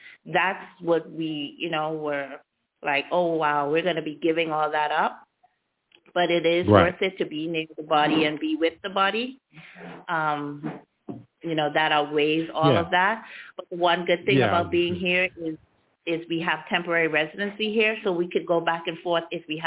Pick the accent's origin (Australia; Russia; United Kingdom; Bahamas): Bahamas; moved away; also born or lived in Florida, United States; The Bahamas. But I've lived in the States for 25 years, and we moved here during the pandemic in 2020.